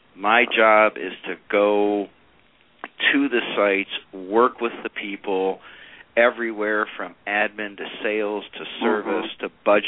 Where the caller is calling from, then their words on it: Lansing, Michigan, United States; Calling from our Lansing, Michigan office, actually.